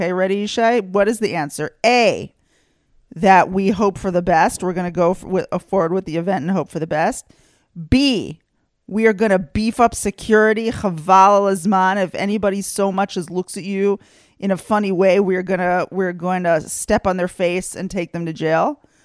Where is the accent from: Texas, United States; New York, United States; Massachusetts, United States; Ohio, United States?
Texas, United States; I grew up in Texas, so maybe my perception is off.